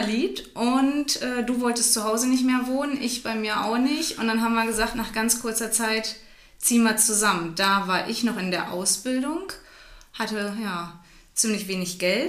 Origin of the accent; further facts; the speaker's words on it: Germany; born there; ich bin in Deutschland geboren, also mehr in so einem Dörfchen mit einer Schwester.